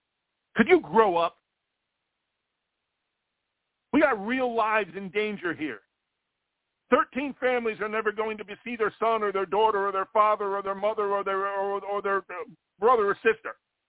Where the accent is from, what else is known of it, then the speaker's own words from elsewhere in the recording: United States; I've earned it. I'm an American. I'm an American.